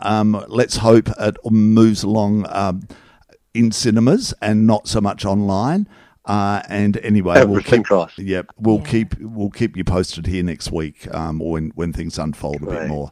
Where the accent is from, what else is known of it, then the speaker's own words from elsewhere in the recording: Australia; we're Australian, we know the story